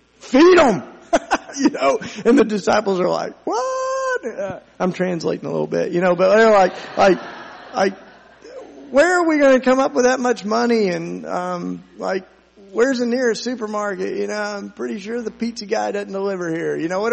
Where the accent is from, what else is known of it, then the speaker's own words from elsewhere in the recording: Tennessee, United States; It's a Tennessee story, because I grew up down in Appalachia, you know, where we baled hay and things like that.